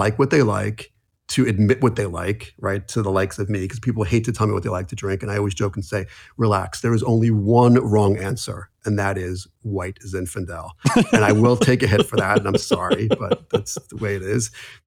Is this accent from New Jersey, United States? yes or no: yes; Jersey City, New Jersey, United States; I'm from Jersey City, New Jersey.